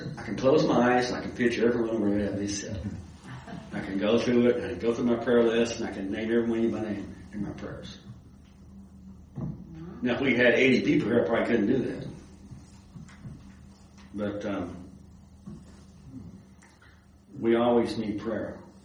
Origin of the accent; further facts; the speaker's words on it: Texas, United States; accent: Texas; you can probably tell I still have some of my accent left from growing up in Texas.